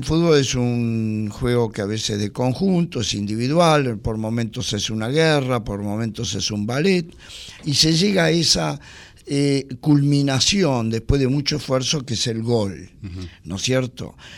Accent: Buenos Aires, Argentina; yo nací en San Telmo. Y me crié en Liniers, aunque me nacionalicé boquense

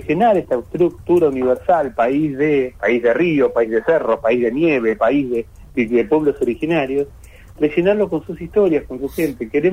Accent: Argentina; todo esto que somos las argentinas, que somos un conjunto de países culturales

